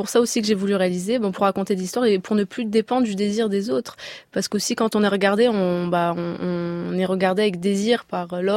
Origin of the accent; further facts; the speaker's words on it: Marseille, Provence-Alpes-Côte d'Azur, France; moi, j'ai grandi à Marseille, dans les quartiers nord